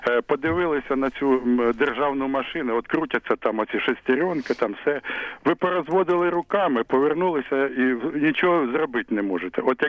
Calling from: Sumy, Sumy Oblast, Ukraine; Я із Сум телефоную.

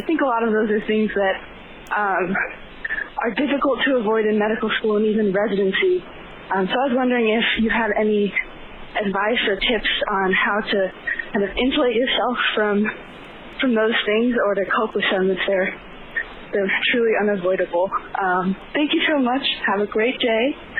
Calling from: Boston, Massachusetts, United States; I'm calling from Boston.

